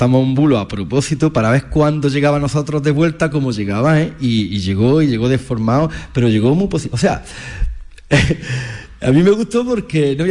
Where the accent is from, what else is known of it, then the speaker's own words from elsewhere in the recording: Armilla, Andalusia, Spain; yo soy de Armilla